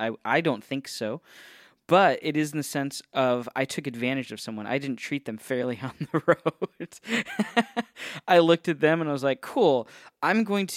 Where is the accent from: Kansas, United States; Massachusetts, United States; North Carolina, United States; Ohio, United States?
Ohio, United States; now in Florida, United States; So, for example, I grew up in Ohio, Northeast Ohio represent, and there it's illegal to make a U-turn.